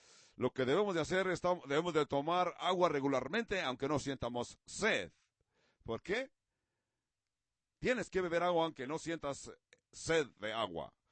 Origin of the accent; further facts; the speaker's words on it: California, United States; now in Montana, United States; yo crecí en California y me acostumbré a visitar las atracciones de Disneyland. So, hice un gran cambio donde cambié el movimiento que hice de Los Ángeles